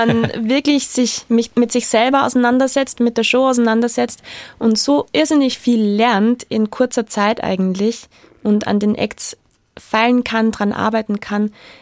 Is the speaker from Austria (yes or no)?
yes; Austria; Es ist als Europäer, als Österreicherin